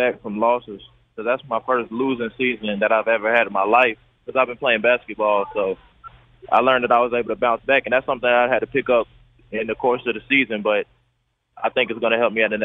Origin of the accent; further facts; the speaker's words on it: Fayetteville, North Carolina, United States; I had a great childhood. I had the same group of friends since I was able to go outside. I got all of my family is in Fayetteville, so it was great for me.